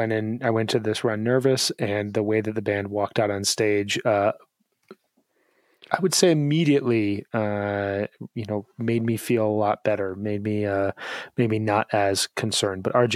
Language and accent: English; Chicago, Illinois, United States; as a Chicagoan, when I was first getting into … I didn't like go towards Chicago shows to listen to.